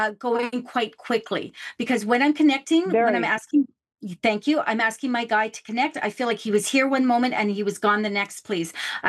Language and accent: English; Canada; I'm from Canada. So I'm in Vancouver, British Columbia, Canada.